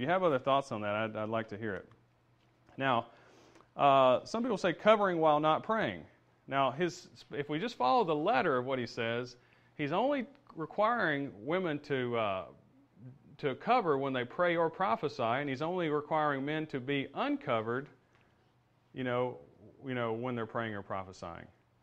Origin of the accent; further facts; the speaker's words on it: Alabama, United States; I grew up in Alabama